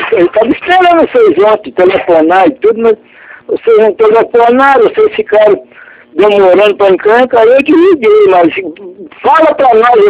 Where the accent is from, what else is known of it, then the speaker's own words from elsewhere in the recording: Rio de Janeiro, Brazil; eu sou do Rio de Janeiro, mas eu tenho em Minas, sabe?